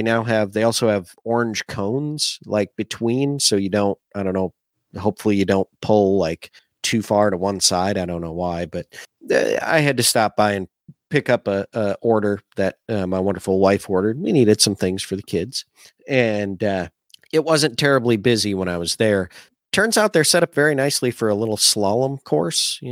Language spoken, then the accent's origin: English; the North, United States; And I'm from the North. I use guys kind of as that. And I've learned that it's a bad thing, but I don't feel like I can properly say you all, right? Cause I'm not from the South originally.